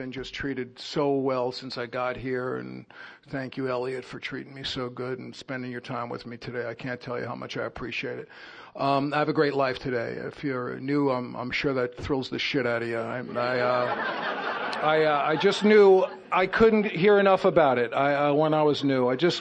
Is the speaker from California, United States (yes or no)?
no; Bronx, New York, United States; born or raised there